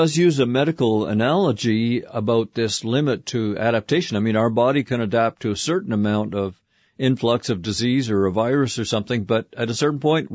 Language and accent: English; Canada; I'm from Canada.